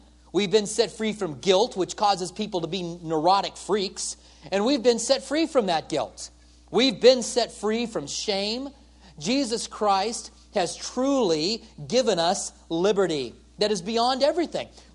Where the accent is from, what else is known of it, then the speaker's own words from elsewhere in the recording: United States; You know, I got rights as being American.